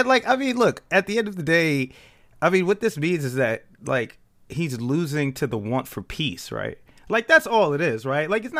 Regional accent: United States; And I'm saying this as an American, obviously.

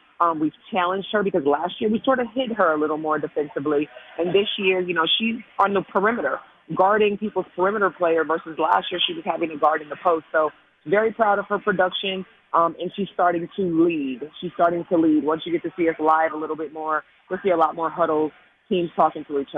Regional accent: Milwaukee, Wisconsin, United States; we've got a very active chapter in Milwaukee, my hometown, and that's 50 miles up the road.

